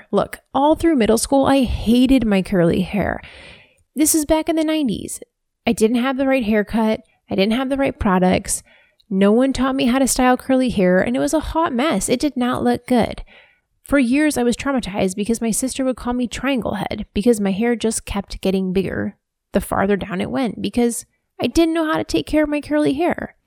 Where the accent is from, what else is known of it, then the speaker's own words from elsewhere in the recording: Ohio, United States; born there; I was born in Ohio.